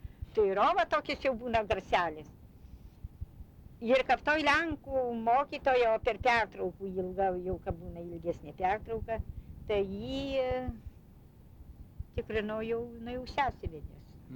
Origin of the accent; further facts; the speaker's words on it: Dzūkija, Lithuania; nu mes tai lietuviai tai nebuvo, mes dzūkai buvo